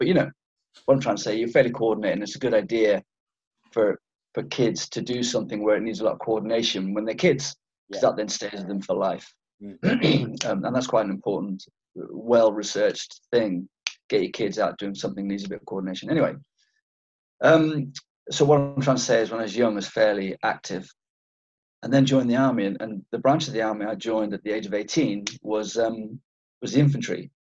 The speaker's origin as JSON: {"language": "English", "country": "Ireland", "tie": "born or raised there", "also_born_or_lived": "Penang, Malaysia", "said": "I was born in Malaya in Penang, and then, cut a long story short, ended up in Ireland. but we're farmers, my family in Ireland."}